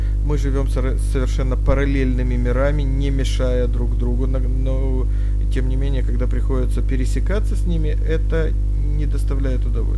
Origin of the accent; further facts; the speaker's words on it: Kyiv, Ukraine; moved away; я приехал из Киева, из Украины